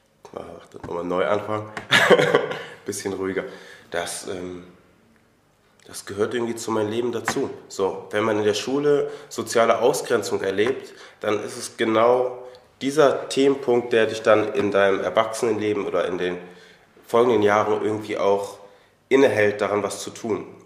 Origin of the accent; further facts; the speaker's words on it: Germany; born there; So, natürlich bin ich in Deutschland geboren